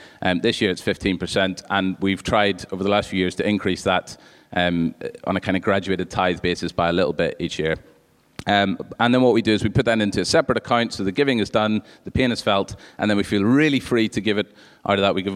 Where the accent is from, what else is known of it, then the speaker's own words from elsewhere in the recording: United Kingdom; So I think we're more influenced in how little we talk about money and giving by being British than by being biblical. And I'm depending on what day of the week it is, I decide whether I'm British or not. But I am European.